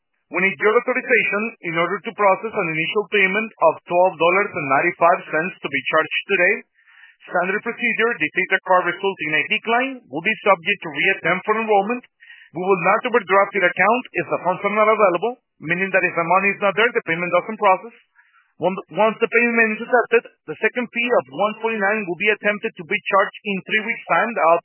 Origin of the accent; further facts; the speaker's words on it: Mexico; accent: Mexican; English is a second language; now in United States; I'm not originally from this country, as you can see. As you can see with my accent, I'm Mexican. So I had a rough coming here from the U.S. I came here 10 years ago